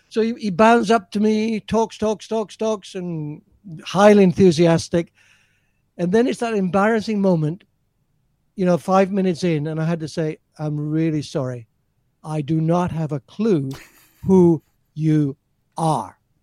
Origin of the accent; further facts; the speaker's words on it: Scotland, United Kingdom; born there; I was born in the Orkney Islands in Scotland.